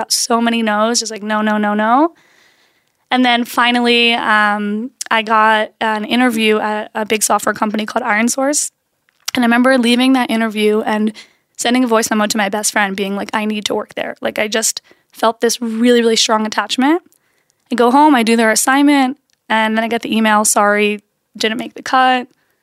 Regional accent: Philadelphia, Pennsylvania, United States; moved away as an adult; now in Israel; So I'm from Philly. I moved to Israel. I've been here 5 years, a little bit more.

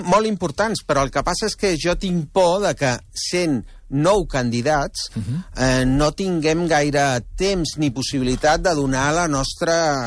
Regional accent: Barcelona, Catalonia, Spain; jo sóc català d'aquí de Barcelona

